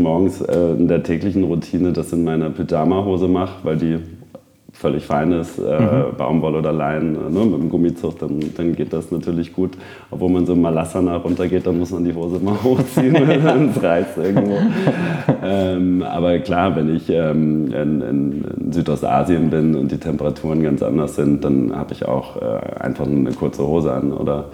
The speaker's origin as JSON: {"language": "German", "region": "Hamburg", "country": "Germany", "lives_now": "Munich, Germany", "said": "Ich bin aus Hamburg."}